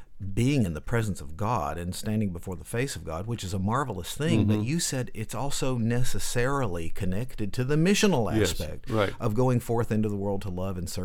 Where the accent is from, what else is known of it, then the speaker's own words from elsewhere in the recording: Knoxville, Tennessee, United States; someone in Knoxville, Tennessee, my hometown, to start a cloister there.